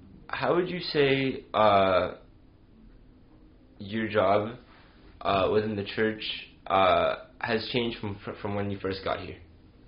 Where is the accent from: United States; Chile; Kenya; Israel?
Chile; I remember growing up in Chile, we used to go to church every Sunday